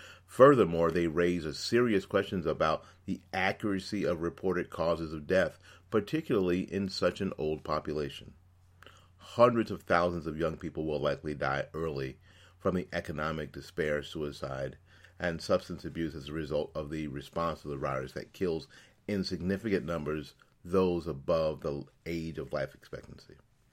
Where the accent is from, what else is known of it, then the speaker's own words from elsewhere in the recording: Florida, United States; The latest example is out of my home state of Florida